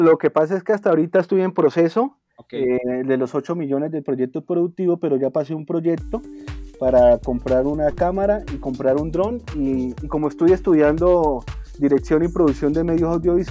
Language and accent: Spanish; Colombia; abracémonos como colombianos, como país hermoso que somos